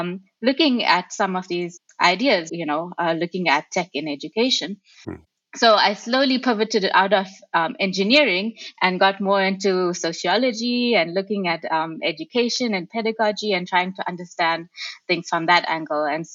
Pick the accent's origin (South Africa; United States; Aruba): South Africa; So I'm born and raised in South Africa, and I actually started off as an engineer, an electrical engineer